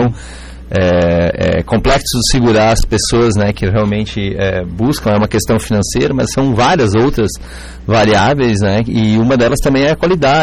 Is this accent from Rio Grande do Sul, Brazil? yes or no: yes; Teutônia, Rio Grande do Sul, Brazil; eu sou de Teutônia, né